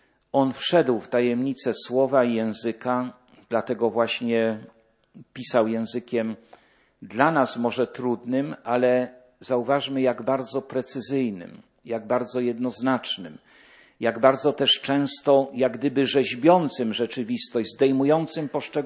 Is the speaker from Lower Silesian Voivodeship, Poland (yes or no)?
yes; Jelenia Góra, Lower Silesian Voivodeship, Poland; Jechałem w jakąś noc fatalną z rodzinnej Jeleniej Góry do Poznania